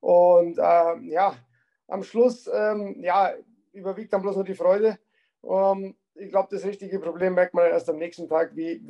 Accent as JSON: {"language": "German", "town": "Füssen", "region": "Bavaria", "country": "Germany", "tie": "born or raised there", "said": "In Füssen muss man einfach Schlittschuh laufen lernen."}